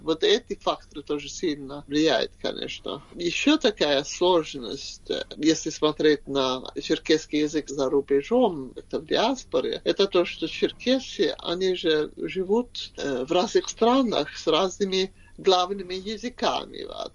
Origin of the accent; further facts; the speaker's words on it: Sweden; first language Swedish; Russian is a second language; мой родной язык шведский, но я легко понимаю датский и норвежский